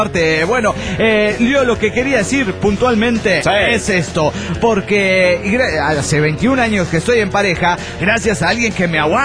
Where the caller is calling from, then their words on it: Mexico City, Mexico; del DF Mexicano.